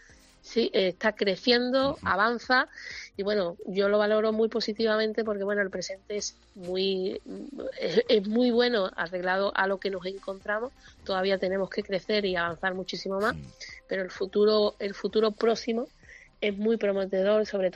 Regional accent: Huévar, Andalusia, Spain; lo mejor que tiene mi pueblo es los habitantes. Y obviamente, bueno, daros cuenta de que venimos de una antigüedad importante. El antiguo nombre de Güevar era Herba, ¿vale?

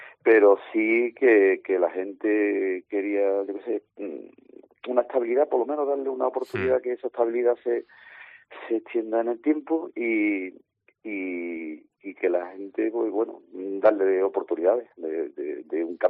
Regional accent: Ronda, Andalusia, Spain; now in Vigo, Spain; yo salí de mi pueblo de Ronda Amarga, salí a los 15 años.

